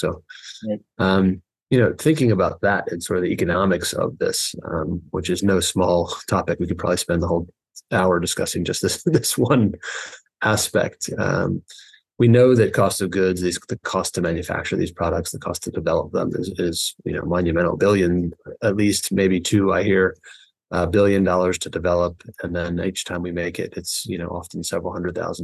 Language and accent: English; United States; now in London, United Kingdom; being an American who lives in London and spent a fair amount of time working in the European healthcare systems.